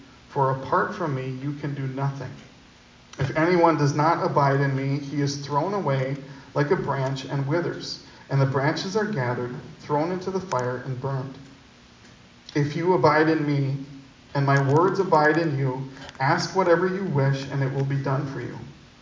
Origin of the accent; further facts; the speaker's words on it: Waupun, Wisconsin, United States; the prisoners in my hometown of Waupun, the prisoners at the prisons would often work at this farm on their way out of their sentencing.